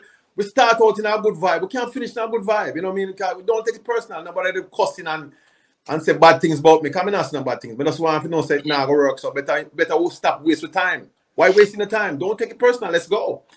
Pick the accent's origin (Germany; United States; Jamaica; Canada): Jamaica; Kingston; cause I come from Kentaya Papin, Kingston 6.